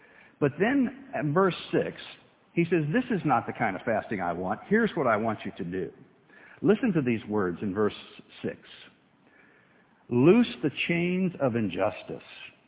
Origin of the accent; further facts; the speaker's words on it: United States; Americans are notoriously undisciplined people, and I'm an American, so I can say that about us.